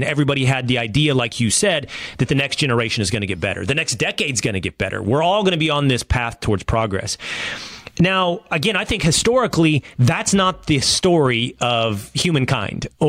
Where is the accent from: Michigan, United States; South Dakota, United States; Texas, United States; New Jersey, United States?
Texas, United States; I'm from Texas, so I'm thinking of, you know, oil booms and cowboys and ranchers.